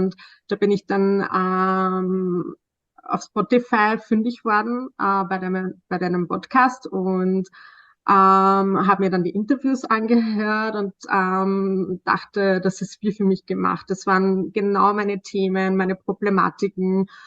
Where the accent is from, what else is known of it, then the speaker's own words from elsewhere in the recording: Austria; ich bin 36 Jahre, ich bin im Sozialbereich tätig, schon seit einigen Jahren, und ich komme aus Österreich.